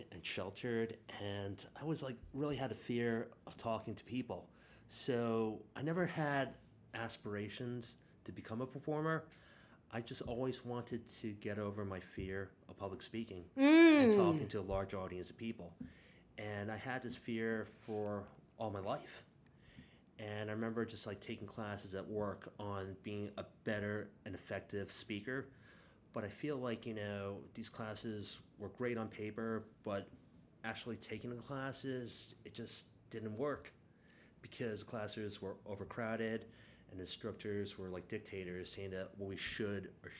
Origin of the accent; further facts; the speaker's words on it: Bronx, New York, United States; Okay, so I was born and raised in the Bronx.